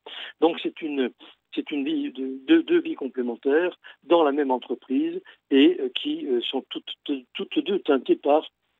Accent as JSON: {"language": "French", "region": "Grand Est", "country": "France", "tie": "born or raised there", "said": "Toujours dans les Vosges, dans mon village natal"}